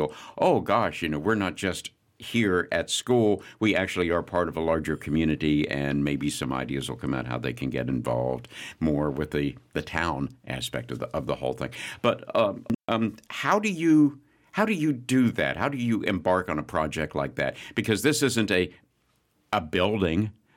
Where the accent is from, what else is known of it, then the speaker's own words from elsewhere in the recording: Maryland, United States; now in Tallahassee, United States; my hometown back in Maryland is struggling with the same thing